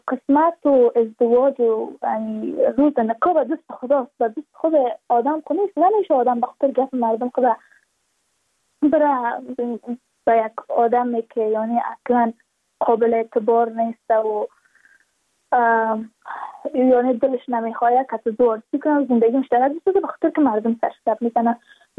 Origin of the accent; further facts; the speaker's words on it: Badakhshan, Afghanistan; چون ما از بدخشان هستیم، یعنی منطقای دوردستش